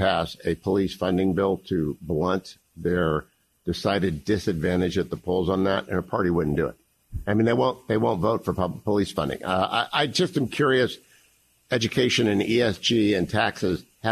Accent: Ohio, United States; Growing up in Ohio, they used to say, no one understood what the heck it meant.

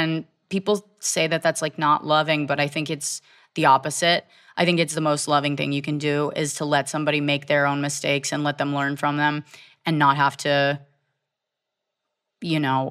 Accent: Virginia, United States; I did. I grew up in Virginia. Yeah.

